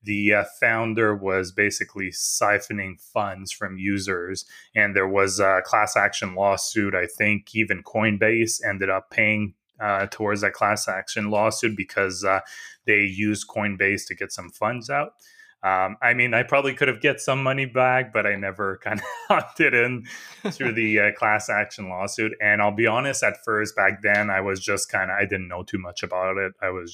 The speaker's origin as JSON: {"language": "English", "town": "Ottawa", "region": "Ontario", "country": "Canada", "said": "I'm from Ottawa."}